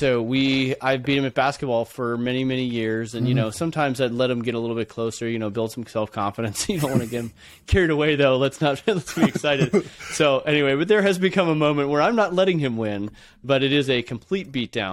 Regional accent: California, United States; now in Idaho, United States; I grew up in the Bay Area. I was actually born at Stanford Hospital.

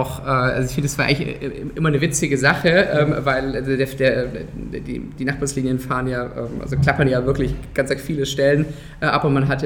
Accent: Stuttgart, Baden-Württemberg, Germany; ich bin in Stuttgart aufgewachsen, bin auch regelmäßig in Stuttgart unterwegs gewesen.

